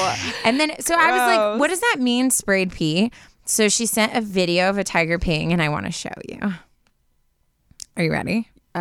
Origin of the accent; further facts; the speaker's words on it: Guatemala; I'm from Guatemala.